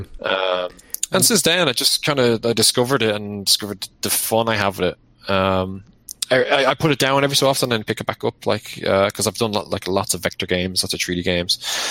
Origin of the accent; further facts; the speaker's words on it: Dublin, Leinster, Ireland; now in Galway, Ireland; So I'm from Dublin, which is the east coast of the island. But I now live in Galway City, which is on the west coast.